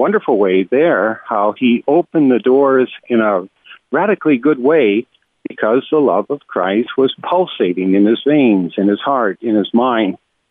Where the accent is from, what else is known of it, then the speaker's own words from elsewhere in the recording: Greenville, Wisconsin, United States; I grew up in Greenville, Wisconsin, and I grew up in the years of Vince Lombardi.